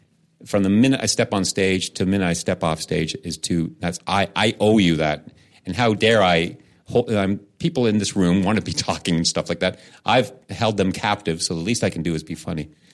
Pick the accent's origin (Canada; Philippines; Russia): Canada; I'm Canadian.